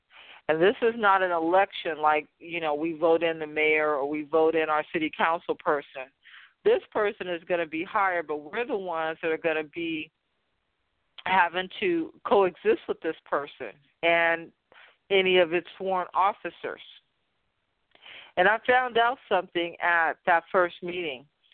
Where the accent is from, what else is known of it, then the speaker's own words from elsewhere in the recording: Fresno, California, United States; I live in the Tower District. I live in Esmeralda Soria's district, but I grew up in Southwest Fresno, 93706, and my mother still lives there.